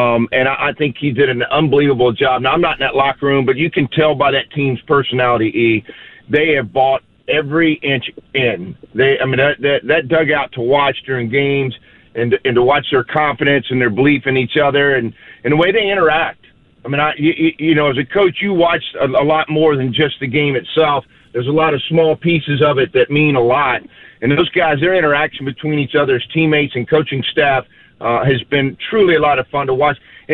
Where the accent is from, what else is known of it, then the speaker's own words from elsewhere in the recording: Texas, United States; I'm a Texan proud for sure, but I don't think any state does it better than the great state of Texas.